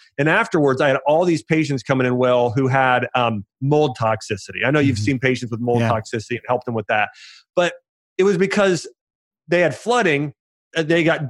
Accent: Ohio, United States; And I'm not from Nashville. You know, I'm from Ohio, not far where you're from in Pennsylvania.

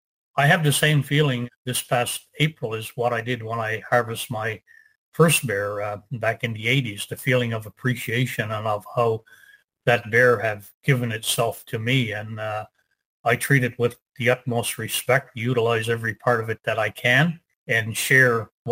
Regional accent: Rigolet, Newfoundland and Labrador, Canada; I'm from Riglet, Nunatsiavut. I'm in Inuk. You know, Riglet's been my home pretty much all of my life.

